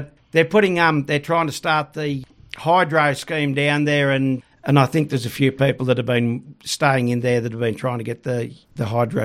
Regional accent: Armidale, New South Wales, Australia; also born or lived in Wongabinda; Yeah, I'm a local, born and bred in Armidale. Sort of half grew up in town and half grew up out at Wongabinda. We were lucky we had a property out there, and I came to school in Armidale.

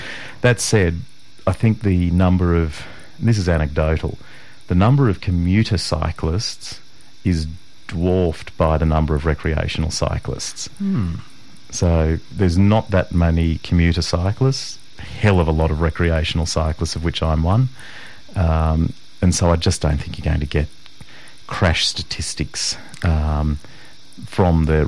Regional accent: New South Wales, Australia; I grew up near Chaffee Dam.

